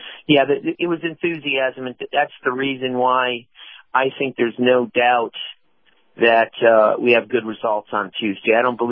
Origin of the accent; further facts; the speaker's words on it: Detroit, Michigan, United States; being a kid from Motown. Everyone thinks I'm from New York